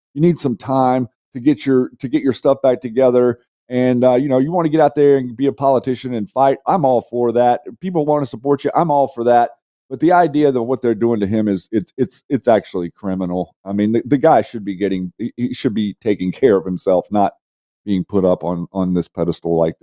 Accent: United States; And at the end of the day, being an American, I feel sad for people like Fetterman.

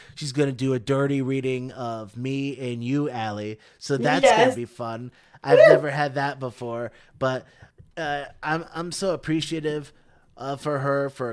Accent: Wethersfield, Connecticut, United States; So, like I said, I grew up in Weathersfield. There was a Krispy Kreme over in Newington.

